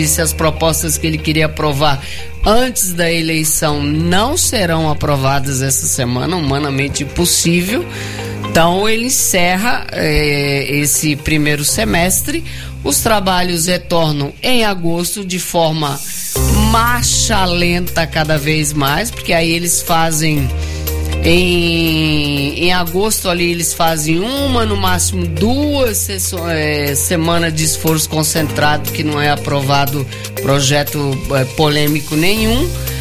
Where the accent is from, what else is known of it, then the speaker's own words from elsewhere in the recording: São Paulo, Brazil; Eu sou de São Paulo, isso!